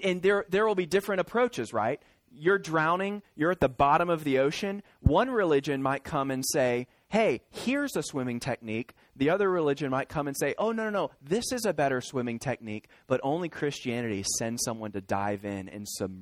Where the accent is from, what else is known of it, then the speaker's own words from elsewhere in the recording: Virginia, United States; now in Kentucky, United States; Listen, when our family, we live in Kentucky, we're from Virginia.